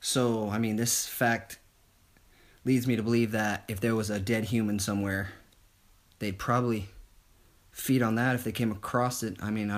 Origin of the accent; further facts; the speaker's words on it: California, United States; Honestly, I'm from California, and I had no idea what our state bird was before I looked it up.